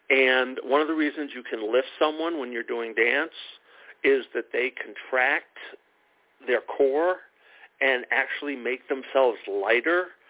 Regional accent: New York, United States; It's like I'm a New Yorker originally, New York Giants fan

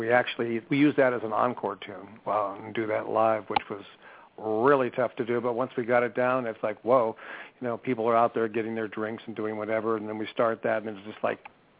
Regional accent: Beverly Hills, California, United States; I grew up in Beverly Hills, California. Went to Beverly Hills High School, 90210, but there was no zip code then.

